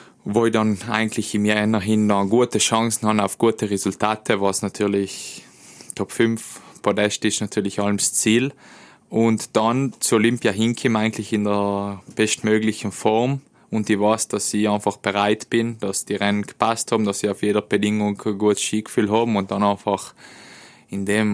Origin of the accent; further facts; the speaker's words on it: Trentino-Alto Adige, Italy; weil ich glaube, so als Südtiroler, da hat man schon nochmal einen Tucken mehr zusammen.